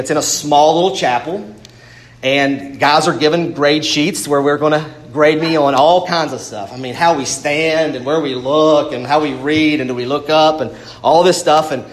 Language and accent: English; West Virginia, United States; everybody thinks we're from Virginia. Can anything good come out of West Virginia? Obviously not. They don't even think we're a state.